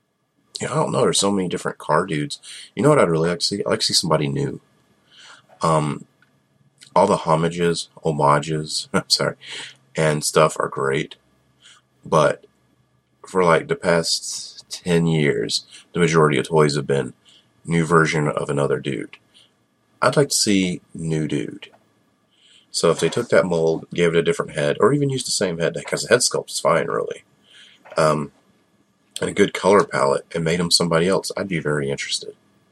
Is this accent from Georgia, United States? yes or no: yes; Georgia, United States; And you're from Minnesota. I'm from Georgia.